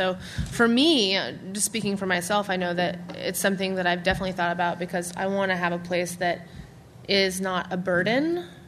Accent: Seattle, Washington, United States; You know, I'm from Seattle. Seattle's totally booming

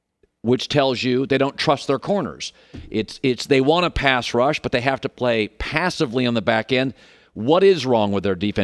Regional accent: Pacific Northwest, United States; I'm from the Pacific Northwest, so I have a soft spot for the Seahawks

